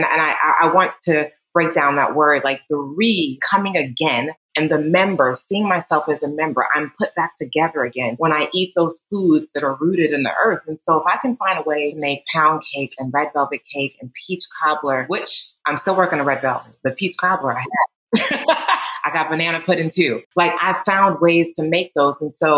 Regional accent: Atlanta, Georgia, United States; I grew up in Atlanta, and I remember church functions, after church functions, or any holiday at the church, getting together with family reunions, Sundays at grandma's, Saturdays too

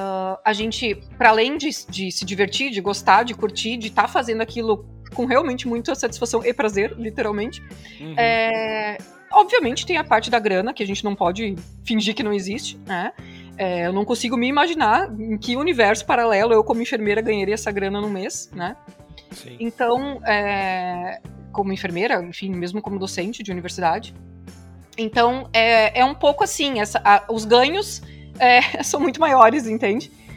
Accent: Santa Cruz do Sul, Rio Grande do Sul, Brazil; sou de Santa Cruz do Sul, né, uma cidade no interior.

